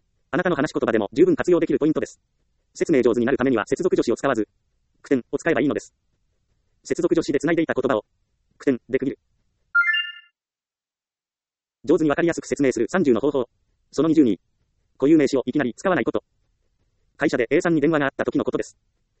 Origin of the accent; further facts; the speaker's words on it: Ehime, Japan; 私は愛媛県出身ですから